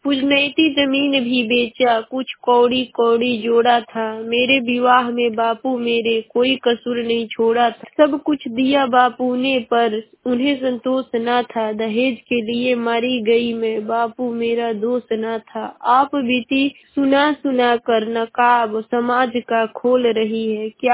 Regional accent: Uttar Pradesh, India; मैं बलिया जिले की निवासी हूँ।

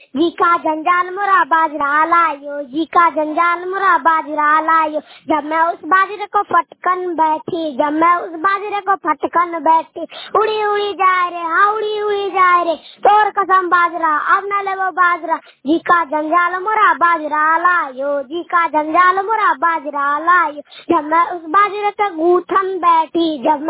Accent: Banjuliya, India; मेरा गांव का नाम बंजुलिया है

